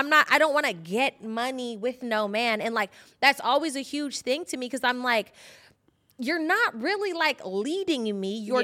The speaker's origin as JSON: {"language": "English", "region": "California", "country": "United States", "said": "Maybe it's because I'm from the Bay."}